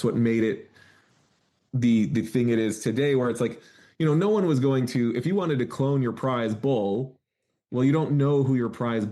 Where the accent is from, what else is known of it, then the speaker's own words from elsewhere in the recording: North Dakota, United States; I grew up in Western North Dakota, and my grandfather had horses